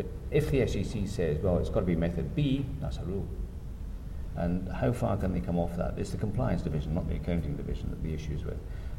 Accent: Scotland, United Kingdom; And as a Scot, I've always likened the bottom line to a haggis.

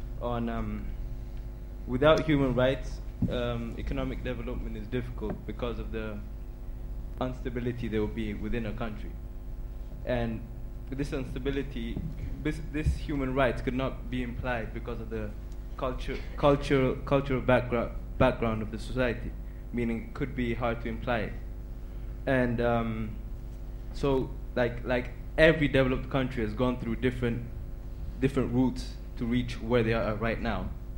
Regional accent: Ethiopia; I come from Ethiopia

